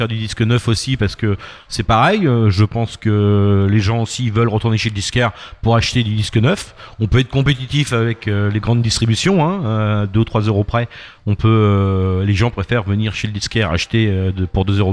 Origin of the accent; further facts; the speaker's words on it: Fécamp, Normandy, France; moi je suis de Fécamp, donc j'ai pas regardé ça dans un premier temps.